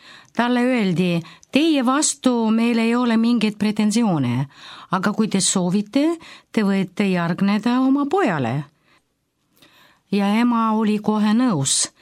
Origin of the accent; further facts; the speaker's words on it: Saint Petersburg, Russia; Ma sündisin Sankt-Peterburis.